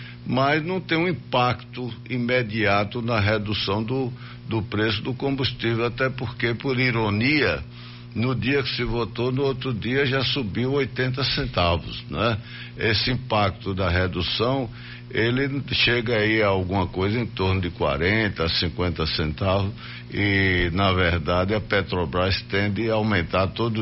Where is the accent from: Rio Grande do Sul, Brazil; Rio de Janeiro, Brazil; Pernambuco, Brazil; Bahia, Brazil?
Bahia, Brazil; Euclides da Cunha; eu, por exemplo, sou lá da região Nordeste